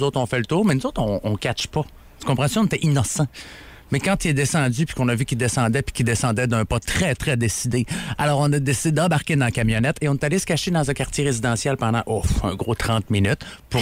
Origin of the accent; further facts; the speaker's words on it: Quebec, Canada; je viens de la Beauce, puis nous autres, on est comme vraiment près des lignes américaines.